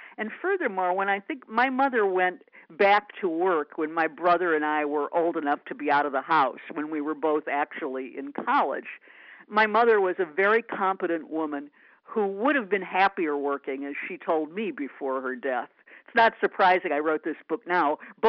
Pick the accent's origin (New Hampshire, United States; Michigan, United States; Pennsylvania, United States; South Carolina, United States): Michigan, United States; And growing up in Michigan, everything was connected to the auto industry.